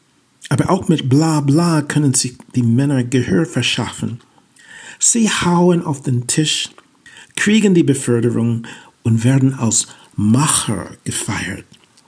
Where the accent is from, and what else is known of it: Berlin, Germany